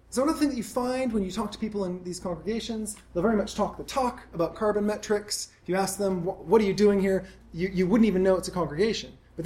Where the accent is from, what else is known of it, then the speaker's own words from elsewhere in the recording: Seattle, Washington, United States; I've got lots of friends who have got venture startup funding because I grew up in Seattle and there's a lot of crazy things going on there.